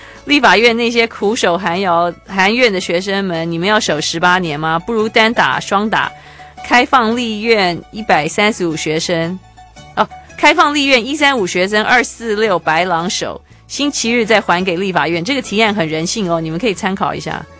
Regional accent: Taiwan; 我本来就不是，我是台湾人

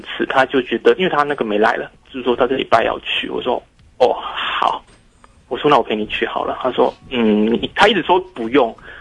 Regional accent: Taipei, Taiwan; OK, 那我是台北的

